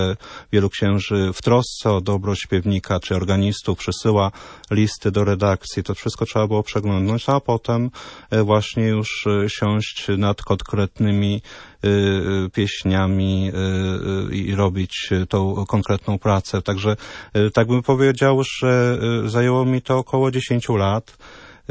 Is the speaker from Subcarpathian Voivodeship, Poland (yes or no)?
yes; Dębica, Subcarpathian Voivodeship, Poland; Ja jestem z Podkarpacia, czyli z Dębicy